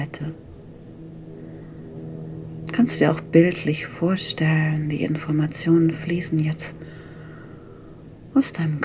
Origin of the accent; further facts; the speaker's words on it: Northern Germany, Germany; Bin jetzt hier bei uns in Norddeutschland an einem schönen See in meinem Heimatort.